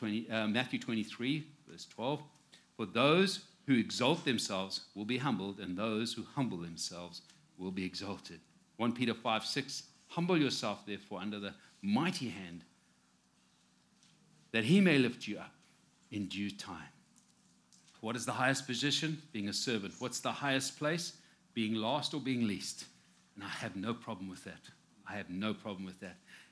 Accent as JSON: {"language": "English", "region": "Harare", "country": "Zimbabwe", "tie": "born or raised there", "said": "And we are part of an incredible church that was growing up in Harare, Zimbabwe, watching God do incredible things."}